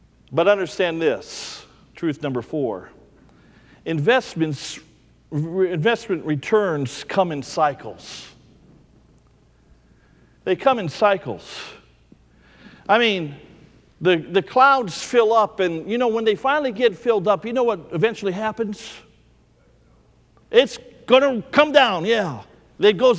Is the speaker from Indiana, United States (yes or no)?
no; Ohio, United States; I grew up in Ohio farm country. And I mentioned the other night, my grandmother had an outhouse until I was 15 years old. My neighbor farmed with horses.